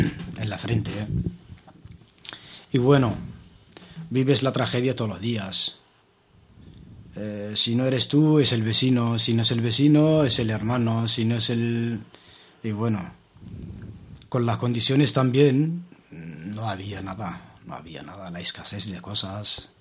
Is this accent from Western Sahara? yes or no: yes; Western Sahara; como cualquier saharaui